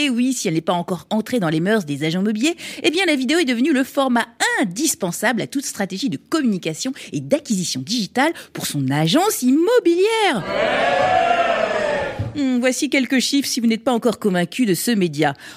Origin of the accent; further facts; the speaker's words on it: Paris, Île-de-France, France; Je suis parisienne, hein, désolée.